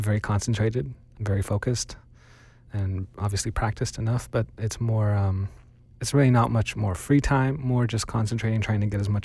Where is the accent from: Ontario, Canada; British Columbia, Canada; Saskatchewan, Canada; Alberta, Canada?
Ontario, Canada; Toronto; I'm from Toronto, Canada, and I am 19 years old.